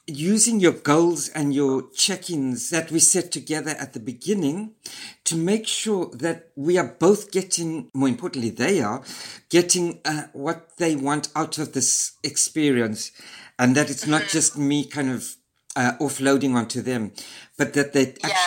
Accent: Zimbabwe; because I'm originally from Zimbabwe, and we have turns of phrases

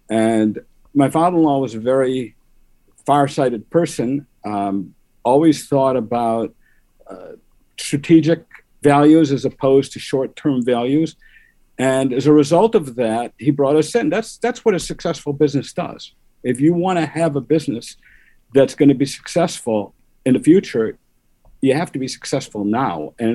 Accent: Detroit, Michigan, United States; now in Lakewood, United States; I was born and raised in Detroit. As I grew up, I went to high school, out of town yeshivas.

